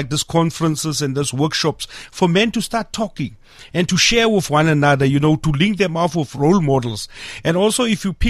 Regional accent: South Africa; you know our South Africans, they don't believe you as a South African when you start something until you link it with an American.

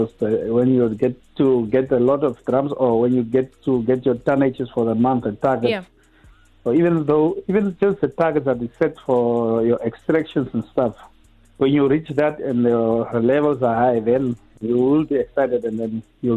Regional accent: Swakopmund, Erongo, Namibia; I'm actually from Swakop

